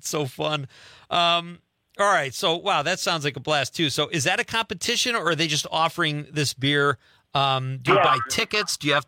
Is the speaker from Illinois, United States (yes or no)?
yes; Chicago, Illinois, United States; And I might have to ask you about Chicago because that's my hometown too.